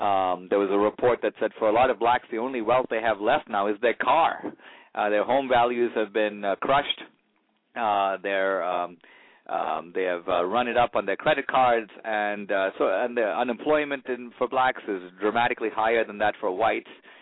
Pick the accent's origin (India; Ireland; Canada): India; now in United States; I come from India. I'm an immigrant. I've got brown skin